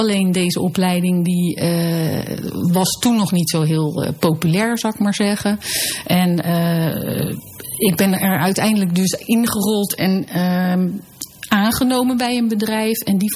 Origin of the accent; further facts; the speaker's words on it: The Hague, South Holland, Netherlands; uiteindelijk ging ik van de lagere school naar het Maarland Lyceum in Den Haag. En daar heb ik de HAVO afgerond.